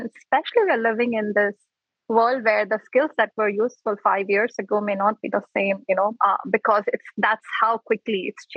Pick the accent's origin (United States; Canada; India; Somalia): India; I was born and raised in India.